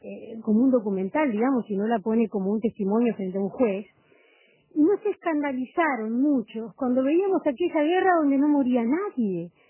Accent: Uruguay; a nosotros como uruguayos

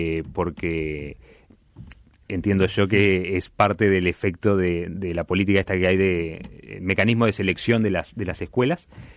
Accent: Uruguay; como uruguayos

